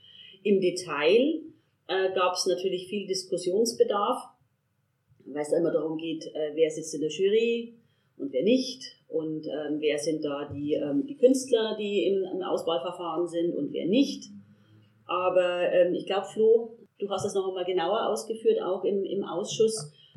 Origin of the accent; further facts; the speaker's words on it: Regensburg, Bavaria, Germany; Ich bin ein Kind des Ostens in Regensburg und ich kenne die Gerrickestraße tatsächlich noch als No-Go-Area von früher.